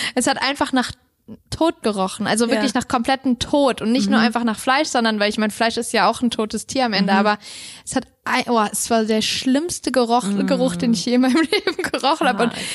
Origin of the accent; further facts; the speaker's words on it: Hesse, Germany; Also meine, ich komme ja aus Hessen, ne?